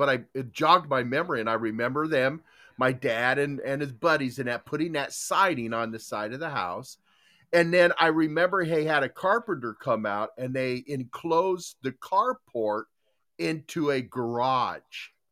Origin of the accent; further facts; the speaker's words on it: Salt Lake City, Utah, United States; born there; because I was born in Utah. I was born in Salt Lake City, Utah.